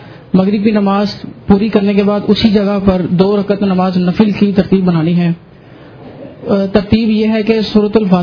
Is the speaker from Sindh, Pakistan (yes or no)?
no; Gujranwala, Punjab, Pakistan; میں گجرانوالے سے آیا ہوں.